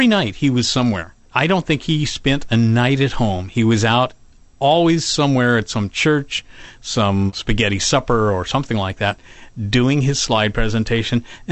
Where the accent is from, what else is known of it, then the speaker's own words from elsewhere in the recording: Los Angeles, California, United States; back in Los Angeles, my hometown, where I grew up in the Los Angeles area